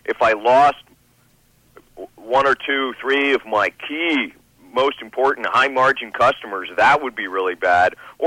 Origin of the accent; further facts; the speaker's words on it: Canada; I could materially, as a Canadian we would say, move the puck down the ice.